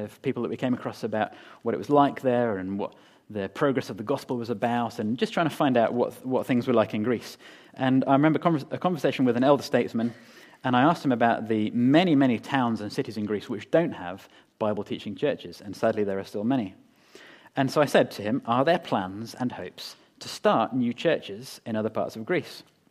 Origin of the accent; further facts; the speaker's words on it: Manchester, North West England, United Kingdom; I might not sound like I'm from Manchester, but I sort of am.